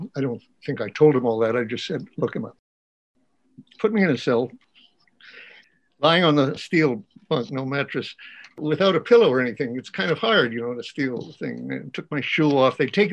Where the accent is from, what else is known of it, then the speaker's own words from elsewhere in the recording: United States; And I really felt, I'm an American citizen, the time for this is to be in jail protesting this.